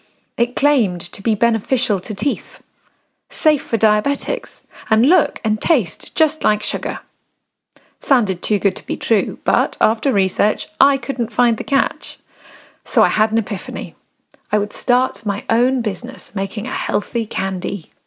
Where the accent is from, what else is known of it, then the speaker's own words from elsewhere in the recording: United Kingdom; now in Brooklyn, United States; I am British, but I live in Brooklyn, New York, with my art director husband and our two children, who are under the age of four.